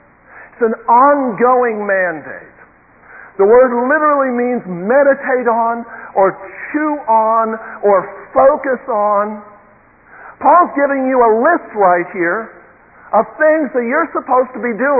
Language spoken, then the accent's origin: English; United States; just because I'm an American, and a 20th century American